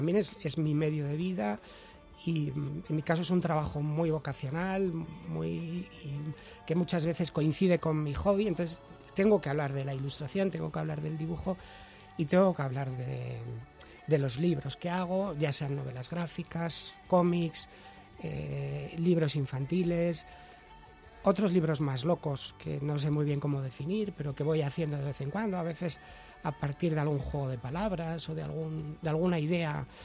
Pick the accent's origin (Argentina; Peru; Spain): Spain; Valladolid, Castile and León; born there; porque efectivamente yo nací en Valladolid